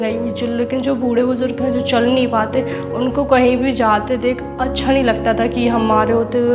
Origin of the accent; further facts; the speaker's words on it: Madhya Pradesh, India; और अभी तो ओरछा तहसील हो गई। पहले तो निवाड़ी जाना पड़ता था, अगर निवाड़ी में भी काम नहीं हो रहा तो टीकमगढ़ जाना पड़ता था